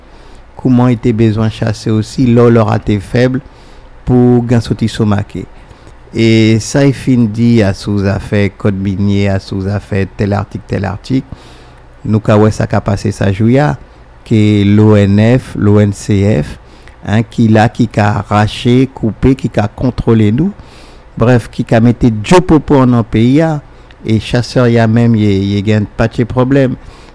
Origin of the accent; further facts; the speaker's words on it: French Guiana; moi, je suis dit que je suis Guyanais.